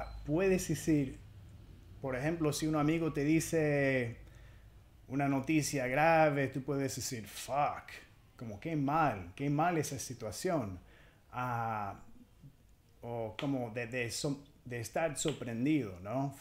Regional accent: California, United States; Spanish is a second language; Yo crecí en California, en un pueblito un poco norte de Los Ángeles, que era la mayor parte latina y, digamos, 80-85% de la gente, y la mayor parte eran mexicana.

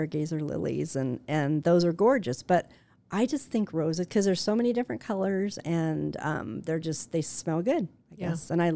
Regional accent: Glendora, California, United States; I had a great upbringing, but I grew up in Glendora, California, little tiny towns, probably a little bit same size as Laverne.

